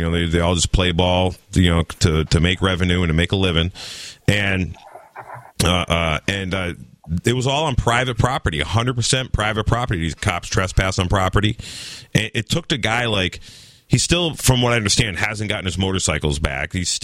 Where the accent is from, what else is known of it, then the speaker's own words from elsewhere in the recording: Massachusetts, United States; But I grew up in Massachusetts, they chase us around on our dirt bikes all the time.